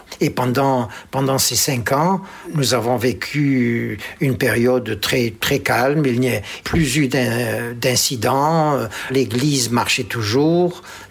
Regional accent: Algeria; accent: pied-noir; now in France; Et le fait de mon accent pieds-noirs, j'ai ressenti quelques moments d'antipathie qui m'ont fait penser que je n'étais pas le bienvenu, quoi.

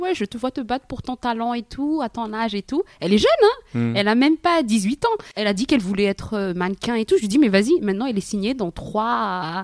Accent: Madagascar; mes parents, on vient de Madagascar, d'un pays pauvre

